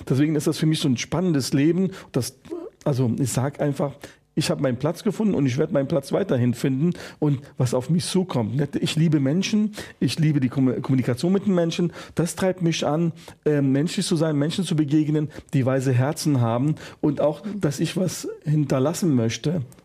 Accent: Lebanon; now in Germany; Ich präge den Satz, Libanon ist meine Heimat, Deutschland ist mein Zuhause.

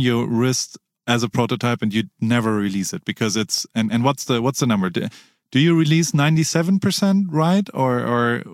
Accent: Heidelberg, Baden-Württemberg, Germany; So in Heidelberg, I grew up in Heidelberg, Germany, and we had a huge American base over there.

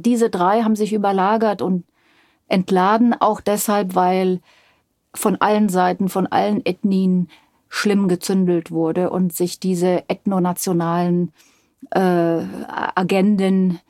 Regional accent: Bavaria, Germany; ich bin in Bayern aufgewachsen

